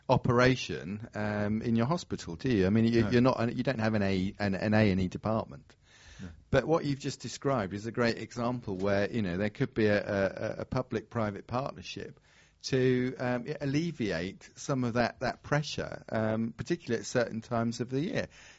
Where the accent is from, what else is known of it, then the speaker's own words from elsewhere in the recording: Fleet, South East England, United Kingdom; I grew up in Hampshire, down in Fleet